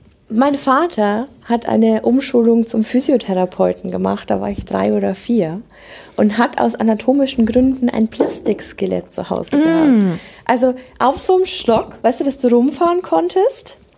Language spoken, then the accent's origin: German; Bavaria, Germany; Ich hätte fürs nächste Mal tatsächlich auch noch eine Geschichte aus meiner Heimat. Also es wird richtig gruselig, weil dann geht es um Niederbayern.